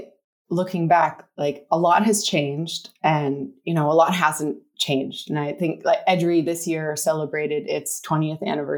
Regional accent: Canada; So for me, I'm from Canada.

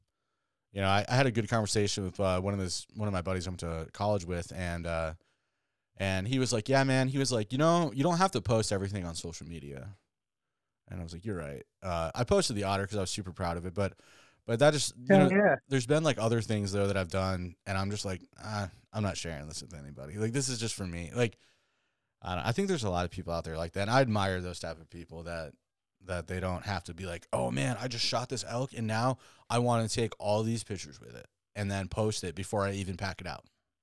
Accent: Michigan, United States; And where I grew up in Michigan, man, we didn't have any otters or anything like that.

